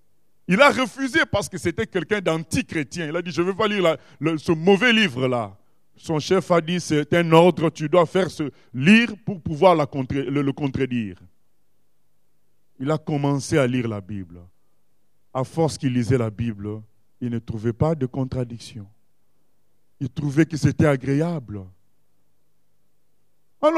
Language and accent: French; Morocco; moved away; dictateur du Maroc. J'allais dans tel pays, j'étais contre. Parce que j'ai été blessé par la dictature de mon pays d'origine. Nous avons quitté le pays à cause de ces gens-là.